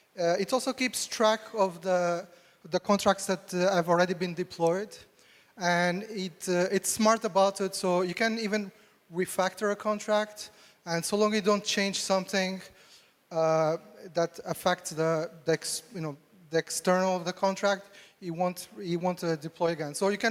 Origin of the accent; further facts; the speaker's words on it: Montreal, Quebec, Canada; I'm a developer from Montreal, Canada.